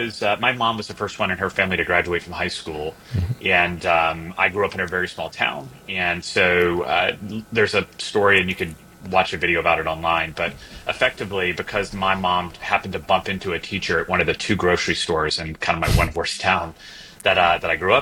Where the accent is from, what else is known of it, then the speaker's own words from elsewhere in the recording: Mississippi, United States; I eventually came to work for my Department of Education in my home state of Mississippi